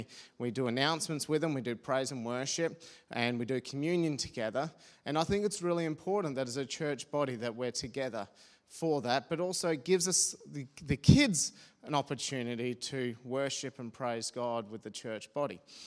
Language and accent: English; Adelaide, South Australia, Australia; I grew up in Adelaide, went to a church at the time called Southside, went on to Edge Church